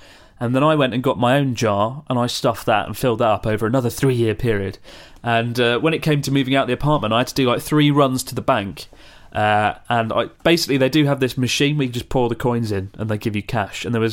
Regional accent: Australia; also born or lived in United Kingdom; now in Tokyo, Japan; I've been living in Tokyo for 2 months now and I've just 11 months left before I return to my home country of Australia.

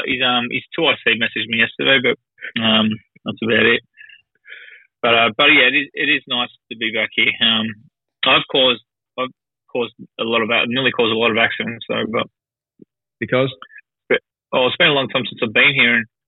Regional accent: Australia; people figure out that I'm Australian

